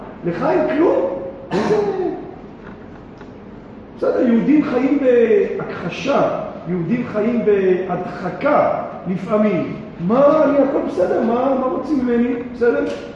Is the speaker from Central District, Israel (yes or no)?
yes; Petah Tikva, Central District, Israel; אני גדלתי בפתח תקווה. גדלתי הרבה שנים בעיר פתח תקווה.